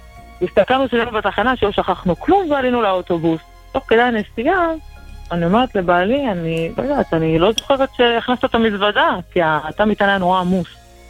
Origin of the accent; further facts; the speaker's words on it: Ashkelon, Southern District, Israel; אנחנו מאשקלון, וחווינו פה המון המון המון השגחה